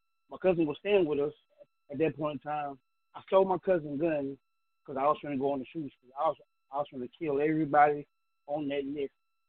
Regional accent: Smithfield, North Carolina, United States; I was born December 2nd, 1981, Smithfield, North Carolina. Growing up in North Carolina

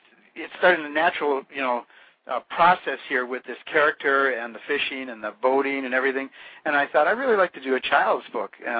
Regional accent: Finland; it's because I'm from Finland, or my parents were

